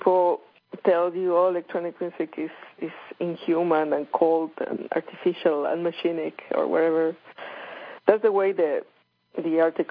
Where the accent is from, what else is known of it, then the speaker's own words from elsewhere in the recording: Mexico; And I'm like, yes, I'm from Mexico.